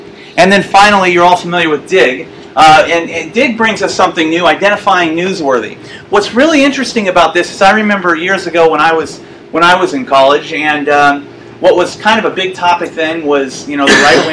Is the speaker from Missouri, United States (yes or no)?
no; Newport Beach, California, United States; I'm from California, and that was down in the Newport Beach area.